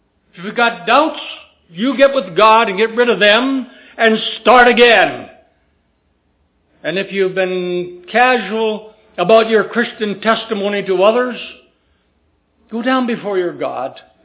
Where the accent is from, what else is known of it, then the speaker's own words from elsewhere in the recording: United States; Yeah, I'm an American, I know.